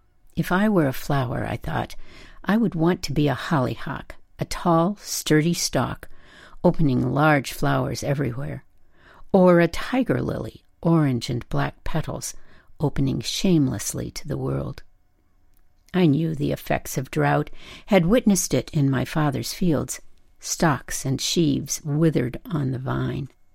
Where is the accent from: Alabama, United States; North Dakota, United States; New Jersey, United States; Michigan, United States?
North Dakota, United States; As a child growing up in North Dakota, I felt myself wanting to grow tall and wild.